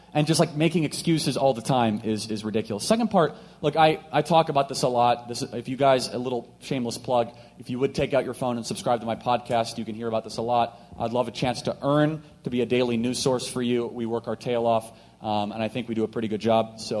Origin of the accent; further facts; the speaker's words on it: Illinois, United States; Yeah, so I come from Illinois, so I have sympathy on both sides of this because Illinois is very similar to Washington.